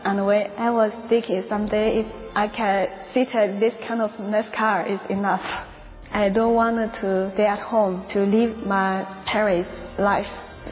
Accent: China; English is a second language; So I come from Yi nationality group. So Yi is when large, about 7 million. We have three kind of Yi in my nationality.

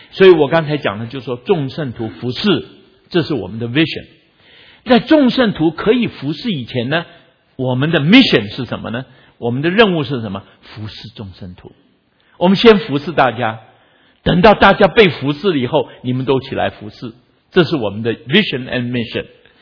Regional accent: China; 尤其我们中国人最喜欢讲一句话

